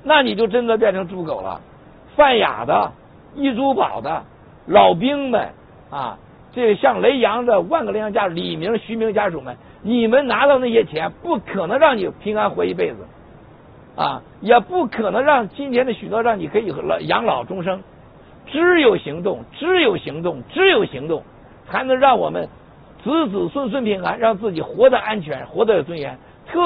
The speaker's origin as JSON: {"language": "Chinese", "region": "Shandong", "country": "China", "said": "我们山东老家有句话，"}